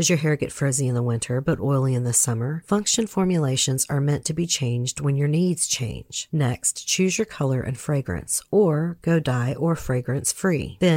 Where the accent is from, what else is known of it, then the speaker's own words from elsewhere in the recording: Mississippi, United States; I'm from Mississippi. You can't piss in my face and tell me it's right.